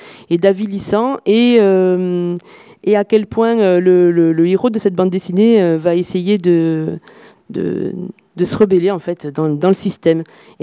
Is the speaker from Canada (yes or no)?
no; Montpellier, Occitanie, France; born there; Je suis désolée, je suis née à Montpellier.